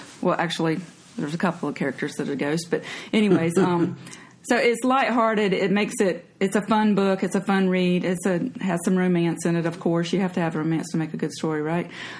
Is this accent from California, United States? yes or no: no; Greensboro, North Carolina, United States; born there; now in Henderson County, United States; Yeah, well, my dad was in the Navy, so we kind of moved around. But I was born in Greensboro, and I've lived in Henderson County for the last 25 years.